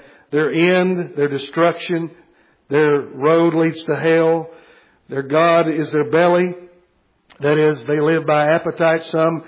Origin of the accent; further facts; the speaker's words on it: United States; I know we're American citizens, and we've made much